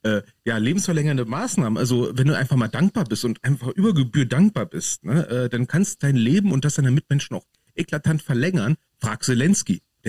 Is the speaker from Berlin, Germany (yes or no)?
yes; Berlin, Germany; Da kommst du als Berliner. Ich komme da seit 20 Jahren nicht so richtig drauf klar, ne?